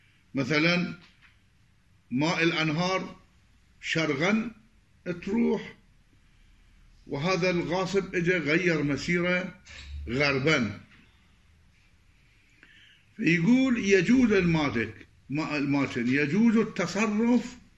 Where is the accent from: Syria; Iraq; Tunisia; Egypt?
Iraq; عندنا بالعراق يسمون برجوازيين، هنا يسمون فؤدال